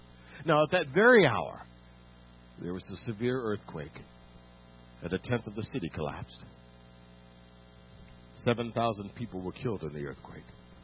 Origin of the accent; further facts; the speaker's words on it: Gig Harbor, Washington, United States; moved away as an adult; now in Los Angeles, United States; I'm from Gig Harbor, Washington, a small town in Seattle. I went to dramatic arts program in Washington State University and moved down to Los Angeles to seek fame and fortune in film.